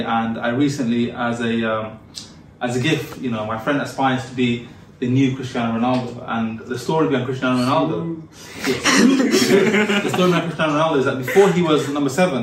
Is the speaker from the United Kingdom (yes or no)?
yes; United Kingdom; now in Qatar; I've seen more matches in Qatar than I have in, and I'm British